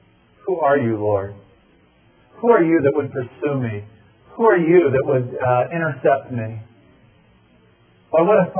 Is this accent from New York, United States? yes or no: no; Miami, Florida, United States; And my grandfather, who lived in New Jersey, I was raised in Miami.